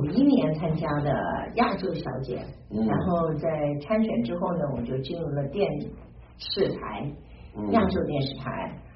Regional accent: Guangzhou, Guangdong, China; born there; also born or lived in Shenzhen; 我在广东音乐团毕业的，在当初在广州，我是出生在广州的，后来这我就去了深圳，唱了10年的歌

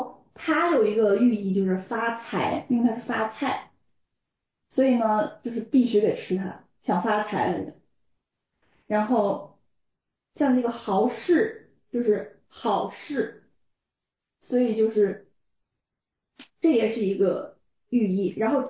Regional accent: Guangdong, China; 我作为一个广东人，我就喜欢吃那种很嫩的那种口感

